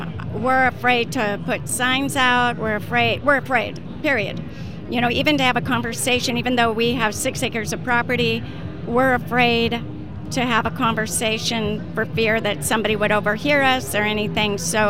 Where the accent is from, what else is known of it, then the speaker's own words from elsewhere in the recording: Minnesota, United States; now in Oregon, United States; I'm from Minnesota. I was raised in Minnesota, and I live in Oregon now.